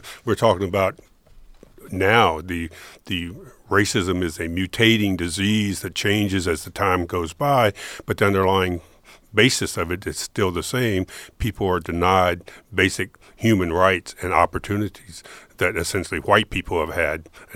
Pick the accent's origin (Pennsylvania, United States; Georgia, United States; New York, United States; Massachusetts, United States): Georgia, United States; Atlanta; and I'm from the South Atlanta